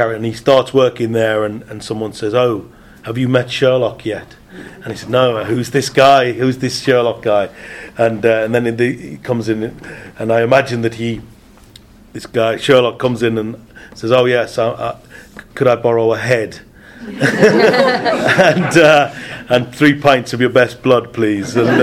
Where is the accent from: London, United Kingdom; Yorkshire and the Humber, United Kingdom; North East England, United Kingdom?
North East England, United Kingdom; I'm a Geordie